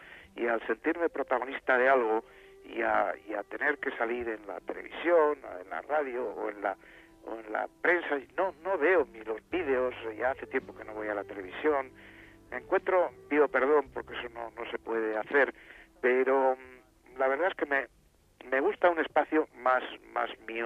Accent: Guernica, Basque Country, Spain; now in Madrid, Spain; este Madrid al que llegué yo desde Guernica y desde mi tierra hace muchos años

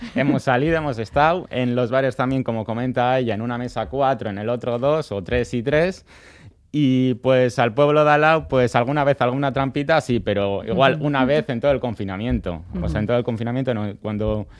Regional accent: Bermeo, Basque Country, Spain; yo soy de Bermeo y no he podido salir de allí

